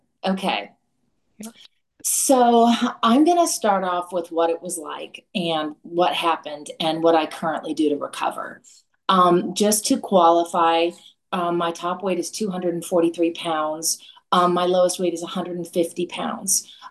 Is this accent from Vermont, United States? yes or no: no; Los Angeles, California, United States; now in Fairhope, United States; But I'm from Los Angeles, actually. That's where I was born and raised and went to college and got married and had babies and the whole bit.